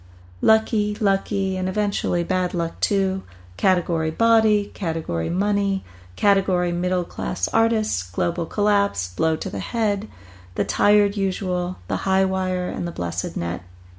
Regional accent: Stockton, California, United States; now in Bay Area, United States; I grew up in Stockton, California, in the Central Valley.

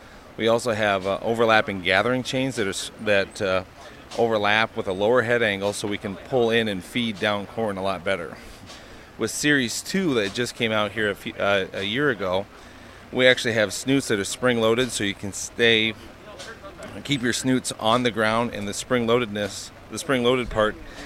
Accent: Fenton, Iowa, United States; I'm from Fenton, Iowa, up at North Central Iowa.

